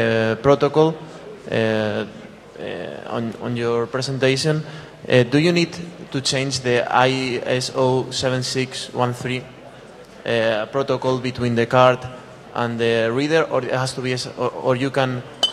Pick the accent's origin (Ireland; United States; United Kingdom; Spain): Spain; I'm from Spain, and someone copied my credit card